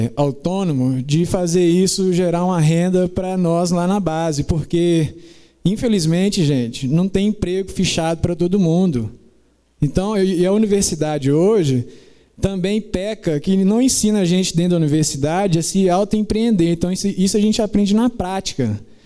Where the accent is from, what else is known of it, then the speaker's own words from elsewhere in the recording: Sabará, Minas Gerais, Brazil; Bom, eu sou de Sabará, Minas Gerais, para quem não conhece.